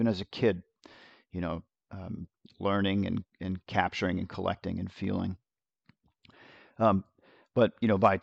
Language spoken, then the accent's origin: English; New York, United States; now in North Carolina, United States; And you know, I grew up in New York, so, and I've been to other Jewish communities.